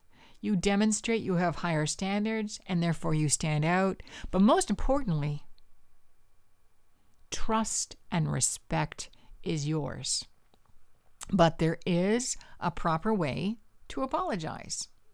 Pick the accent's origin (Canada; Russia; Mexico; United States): Canada; because I'm Canadian.